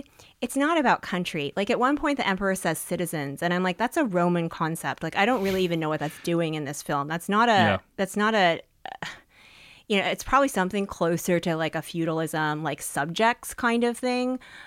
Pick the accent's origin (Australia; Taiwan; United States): Taiwan; And, like, we are from Taiwan, and that's, like, a whole matter of debate.